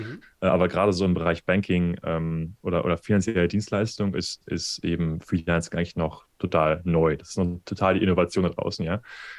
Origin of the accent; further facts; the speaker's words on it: Cologne, North Rhine-Westphalia, Germany; now in Amsterdam, Netherlands; Ich komme ursprünglich aus Köln, bin da mittlerweile seit 5 Jahren in Amsterdam